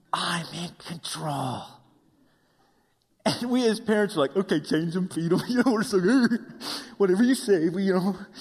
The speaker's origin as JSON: {"language": "English", "region": "Wyoming", "country": "United States", "tie": "born or raised there", "said": "but I grew up in Wyoming where we hunt"}